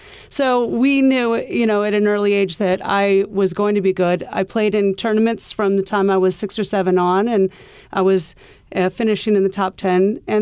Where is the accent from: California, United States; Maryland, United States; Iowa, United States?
Iowa, United States; now in New York City, United States; You know, I came from Iowa where golf was huge. The Midwest golf is very big.